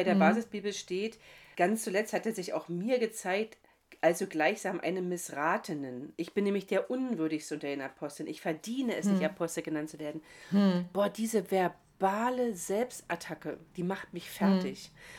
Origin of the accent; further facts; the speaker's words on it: East Germany, Germany; Ich bin in der DDR groß geworden, ich bin als Atheistin aufgewachsen, ich bin in einer Familie groß geworden, in der immer die Frauen die Hosen anhatten sozusagen.